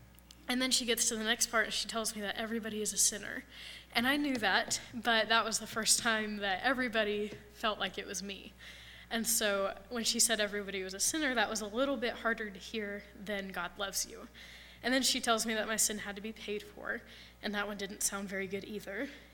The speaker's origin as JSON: {"language": "English", "town": "Johnson City", "region": "Tennessee", "country": "United States", "tie": "born or raised there", "said": "I grew up in East Tennessee, about an hour from here in Johnson City."}